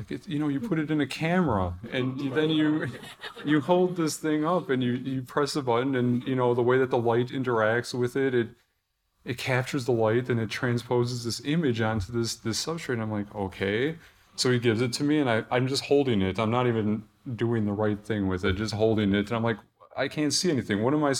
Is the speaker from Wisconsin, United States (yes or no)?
yes; Milwaukee, Wisconsin, United States; I grew up in Milwaukee, Wisconsin. As some of you might be familiar, it's a very post-industrial town.